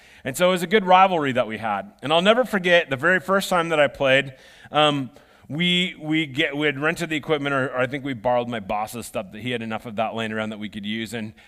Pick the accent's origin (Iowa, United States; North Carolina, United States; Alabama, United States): Iowa, United States; Well, I was from Iowa. We didn't really have stinging nettles